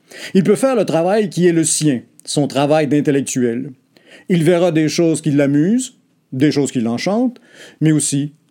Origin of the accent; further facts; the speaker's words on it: Quebec, Canada; je suis québécois.